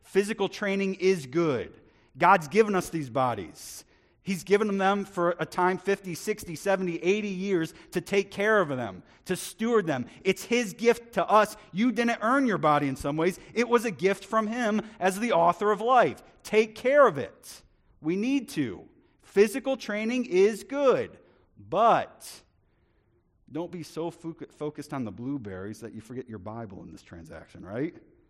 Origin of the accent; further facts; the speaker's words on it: United States; I went to bed just honestly heartbroken as an American and as a human being